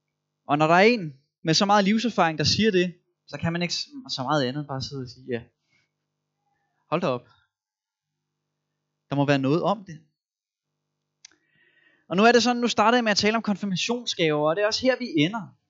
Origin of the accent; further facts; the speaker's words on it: Copenhagen, Capital Region of Denmark, Denmark; Nu er jeg jo sådan en tilflytter, jeg er egentlig københavner.